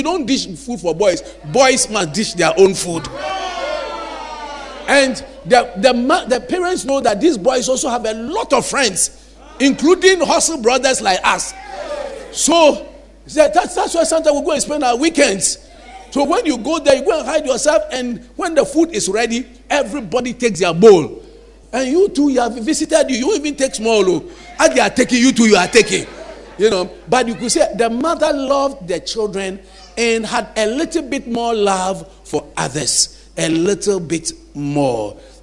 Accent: Osogbo, Osun, Nigeria; I come from Oshogbo.

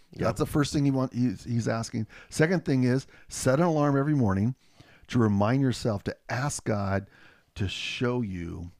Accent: Centralia, Washington, United States; when I told him I was from Centralia, he goes, really? You're from that hole in the wall?

